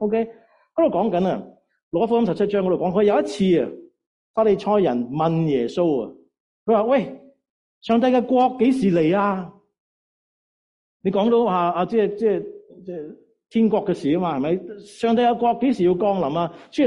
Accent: Saskatchewan, Canada; also born or lived in Alberta; 我在沙省長大，我在亞省住了26年、27年，所以我見冰見雪見很多

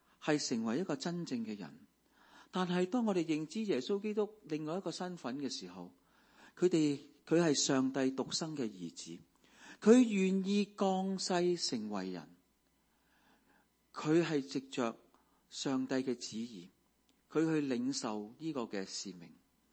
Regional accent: China; 它讲出一种观念，跟我们中国人的观念非常之相似。死后去哪里？十八层地狱。我们很小有这种观念。

